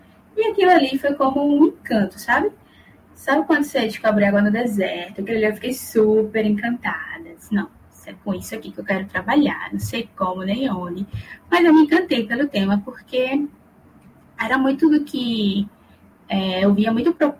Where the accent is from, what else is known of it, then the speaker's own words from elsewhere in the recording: Limoeiro, Pernambuco, Brazil; Eu sou de Pernambuco, né? De Limoeiro, Pernambuco